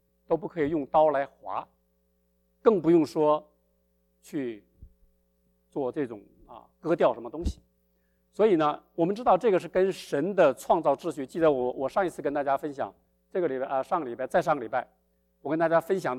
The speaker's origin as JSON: {"language": "Chinese", "country": "China", "said": "那就是我们中国人经常说的"}